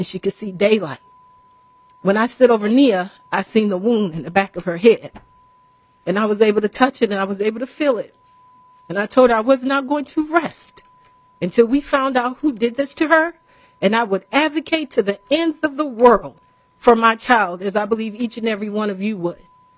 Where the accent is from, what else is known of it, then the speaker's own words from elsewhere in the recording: Minneapolis, Minnesota, United States; I'm a native of Minnesota. I grew up in South Minneapolis, about four blocks from Minnehaha Falls.